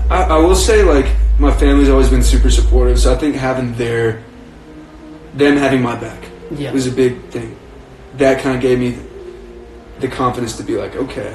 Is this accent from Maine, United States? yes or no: no; Tyler, Texas, United States; I'm from Tyler, Texas